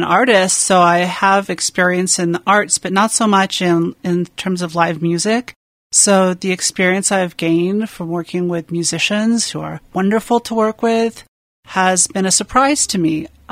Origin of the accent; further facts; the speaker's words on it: Monterey, California, United States; I'm from Monterey, California. I've been here in the Valley since 2012, so for about 7 years